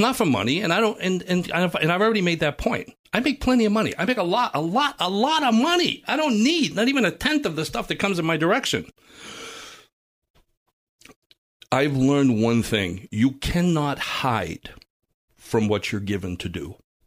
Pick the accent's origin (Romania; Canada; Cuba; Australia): Cuba; Understand that, because I come from Cuba